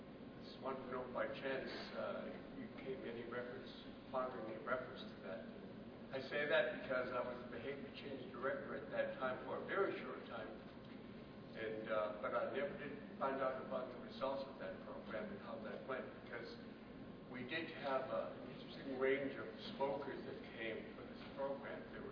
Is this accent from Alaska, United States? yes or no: yes; Alaska, United States; because I grew up on the Kuskokwim River, and I assure you, salmon is important, because all throughout my life, that's what I enjoy.